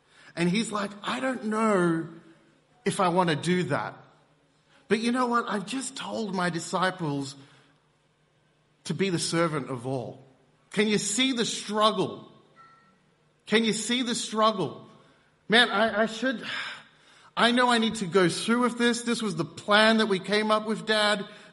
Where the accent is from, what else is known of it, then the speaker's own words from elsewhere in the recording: Seychelles; Okay, we're from the Seychelles. It's this tropical islands in the middle of the Indian Ocean.